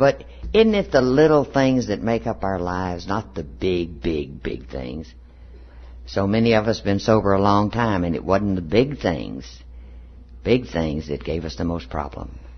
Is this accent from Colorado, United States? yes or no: no; Texas, United States; And as a Texan, that's hard to get rid of. I had to really work on that, because we had been stationed all over the United States and all over the world, and they naturally, people naturally when you said you were born and raised in Texas